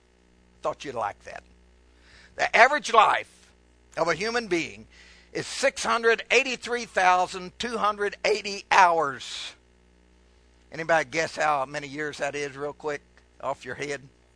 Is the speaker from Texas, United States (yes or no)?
no; Kentucky, United States; I'm from Kentucky, folks. I do the best I can with it.